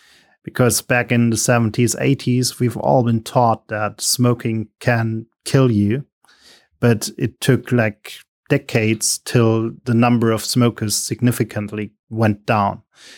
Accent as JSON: {"language": "English", "country": "Germany", "said": "I'm coming from Germany"}